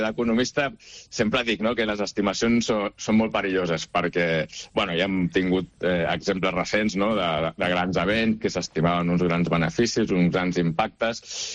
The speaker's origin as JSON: {"language": "Catalan", "town": "Barcelona", "region": "Catalonia", "country": "Spain", "said": "però la resta de companys som tots de Barcelona"}